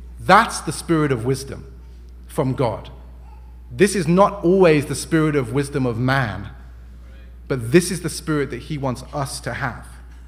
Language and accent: English; England, United Kingdom; and I'm English, so I'll say it this way